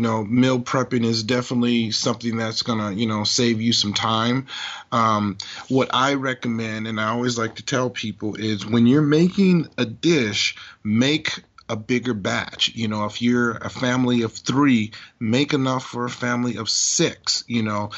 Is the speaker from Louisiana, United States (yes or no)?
yes; Louisiana, United States; I'm from Louisiana. We don't use much thermometers. We pretty much just go by sight, you know.